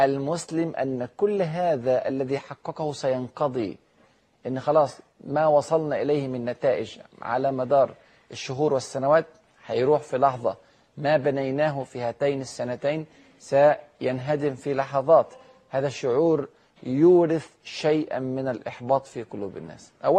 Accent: Egypt; إحنا عندنا في مصر

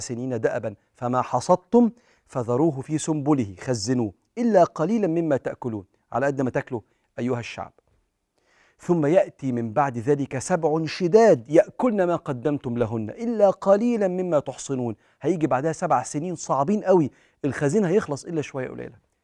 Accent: Egypt; في أمة بلدنا مصر هنا،

